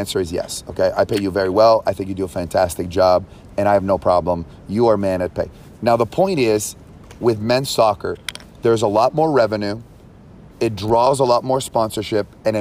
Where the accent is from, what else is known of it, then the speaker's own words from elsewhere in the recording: Canada; also born or lived in Toronto; I'm from Canada. I lived in Toronto.